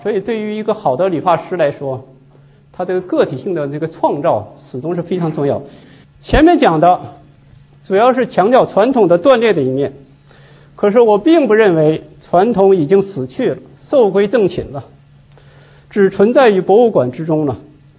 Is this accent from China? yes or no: yes; China; 对我们中国人来说是更私人性的东西